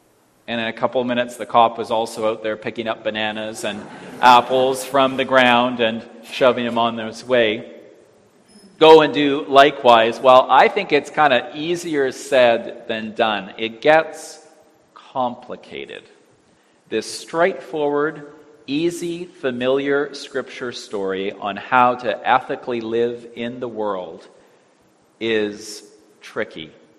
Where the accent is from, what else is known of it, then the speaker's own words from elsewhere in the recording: Winnipeg, Manitoba, Canada; in my hometown of Winnipeg many years ago.